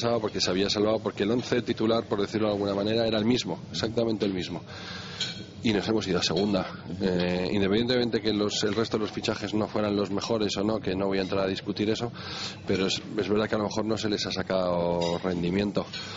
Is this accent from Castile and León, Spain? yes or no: yes; León, Castile and León, Spain; born there; nací en León y he venido tal, pero llevo 13 años